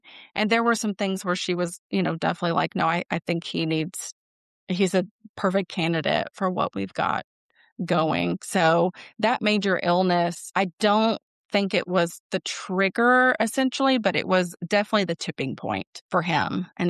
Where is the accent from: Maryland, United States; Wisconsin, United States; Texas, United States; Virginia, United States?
Texas, United States; Born and raised in Texas. So, yeah. I have to throw that in there.